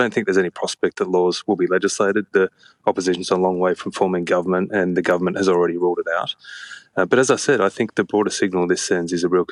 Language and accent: English; Australia; And from my perspective here in Australia, as an Australian citizen, I find that deeply disappointing.